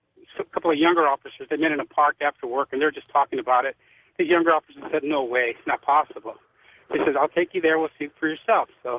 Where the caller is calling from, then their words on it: Monterey Park, California, United States; I'm calling from Monterey Park.